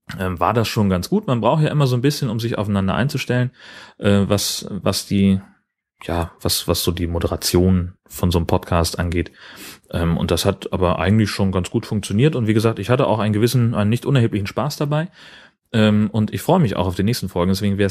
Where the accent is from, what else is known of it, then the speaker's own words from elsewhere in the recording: Schleswig-Holstein, Germany; zwischen Dithmarschen, wo ich herkomme und dem Allgäu, wo sie herkommt